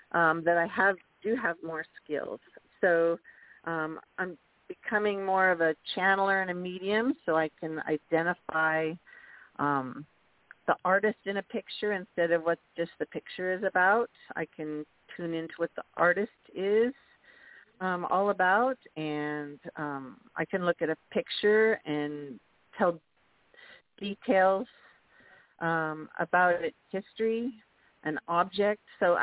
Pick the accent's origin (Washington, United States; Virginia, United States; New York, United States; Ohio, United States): Washington, United States; Just because I'm on one site for Arizona, I grew up in Washington State.